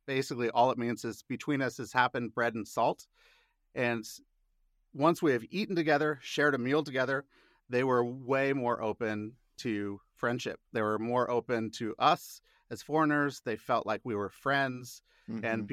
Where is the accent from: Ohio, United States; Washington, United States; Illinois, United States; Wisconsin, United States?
Washington, United States; Seattle; I was raised in Seattle.